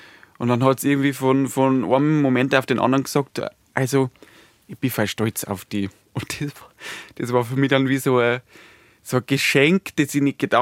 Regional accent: Bavaria, Germany; Ich wollte damals irgendwie zum Radio bei uns in Niederbayern.

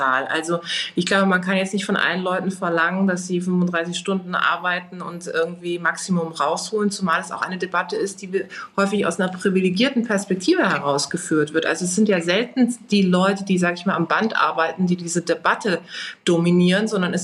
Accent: Karlsruhe, Baden-Württemberg, Germany; in das schönste Restaurant im wunderschönen Karlsruhe in meiner Heimatstadt einladen konnte.

